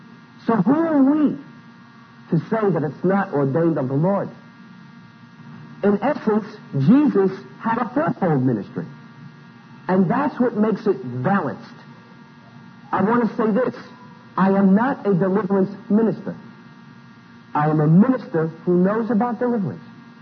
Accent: Italy; Howdy is Italian, and you can tell from my accent I'm not from Mississippi.

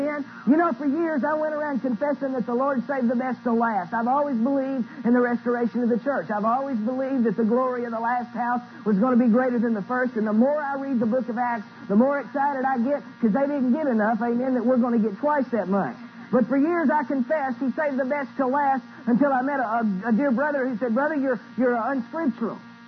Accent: Arkansas, United States; I'm from Arkansas. I'm a little simple-minded.

